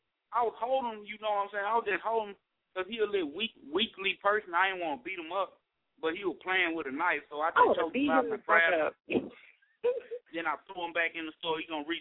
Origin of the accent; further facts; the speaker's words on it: Monroe, Louisiana, United States; I'm from Monroe, Louisiana. Area code 318, where it's all great, you know.